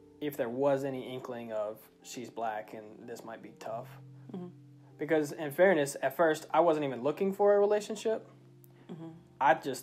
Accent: Memphis, Tennessee, United States; we grew up in the South, Memphis, where like racism and prejudice is very prevalent.

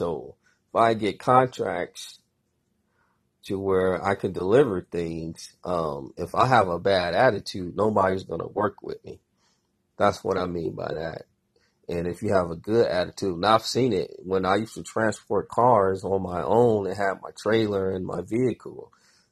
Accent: Midwest, United States; I'm from the Midwest, so I'm not afraid to speak my mind, and a lot of people can't handle that.

